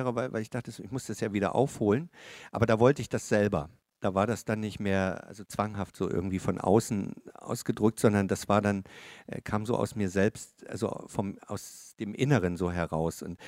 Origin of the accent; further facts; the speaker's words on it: Chemnitz, Saxony, Germany; ich komme ja aus Chemnitz, das liegt so am Rand des Erzgebirges